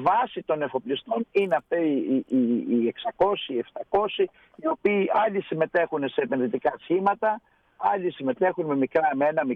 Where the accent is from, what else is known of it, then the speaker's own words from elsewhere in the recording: Greece; έχουμε και μια τρομερή ικανότητα σαν Έλληνες να ξέρουμε τη διαχείριση του κινδύνου